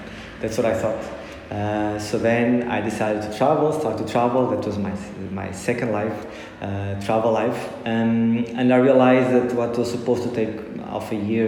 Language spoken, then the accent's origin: English; Portugal; I'm from Portugal, I'm Portuguese.